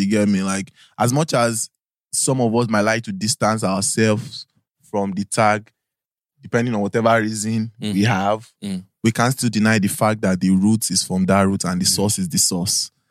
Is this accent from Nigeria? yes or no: yes; Nigeria; nah, I'm not an American artist. I'm a Nigerian artist. We have to shoot the Naira.